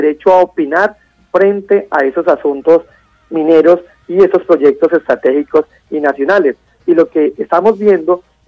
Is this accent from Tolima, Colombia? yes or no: yes; Tolima, Colombia; esa es una de las dificultades que tenemos como tolimenses y como colombianos